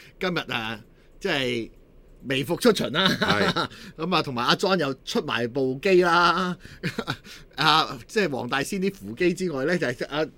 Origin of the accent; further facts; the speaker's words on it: China; 身為中國人見到呢句説話咧，即係會開心咧